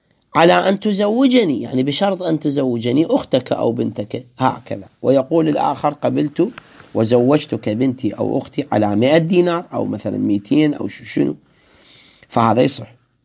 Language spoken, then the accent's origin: Arabic; Iraq; يسموه عندنا بالعراق